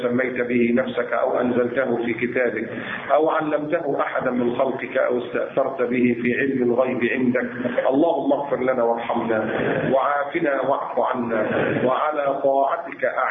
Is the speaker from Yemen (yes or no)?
no; Egypt; احنا واخدين على الايه عندنا في مصر كنا شغالين باللحلوح